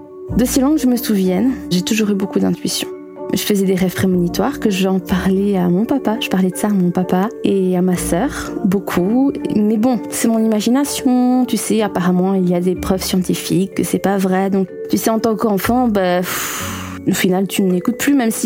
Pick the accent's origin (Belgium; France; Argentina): Belgium; j'ai 24 ans, je suis mariée et j'ai un bébé de 2 ans, une petite fille maintenant. Je suis belge et je pense que vous l'entendrez à mon accent.